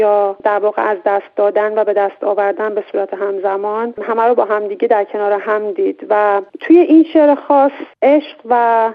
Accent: Iran; من متولد دهه 60 هستم و در جامعه بزرگ شدم، در کشوری بزرگ شدم که در اونجا جنگ 8 سال با جنگ درگیر بوده

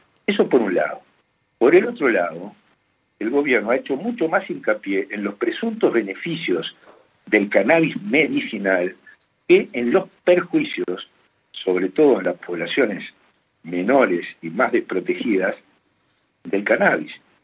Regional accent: Uruguay; el gran problema que tenemos en el Uruguay con esta ley son los controles

